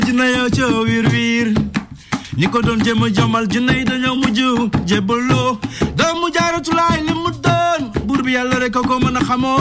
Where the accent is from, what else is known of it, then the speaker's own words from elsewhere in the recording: Dakar, Senegal; je suis né à Dakar, j'ai grandi à Dakar.